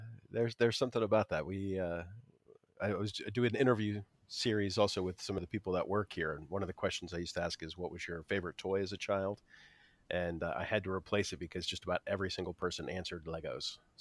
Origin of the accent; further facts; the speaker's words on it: Florida, United States; So I grew up in Florida, where there's just lousy with theme parks everywhere you go.